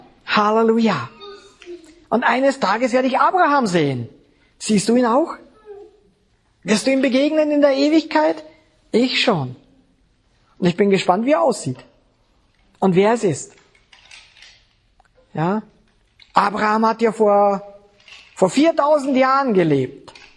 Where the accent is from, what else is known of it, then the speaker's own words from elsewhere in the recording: Bregenz, Vorarlberg, Austria; born there; Oh, dabei bin ich Österreicher. Dabei bin ich sogar noch in Bregenz geboren.